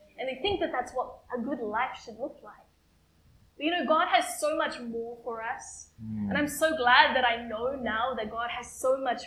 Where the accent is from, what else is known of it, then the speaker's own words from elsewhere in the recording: Queensland, Australia; now in Brisbane, Australia; I moved from North Queensland, which is a very relatively regional area, to Brisbane. And I was quite young at the time as well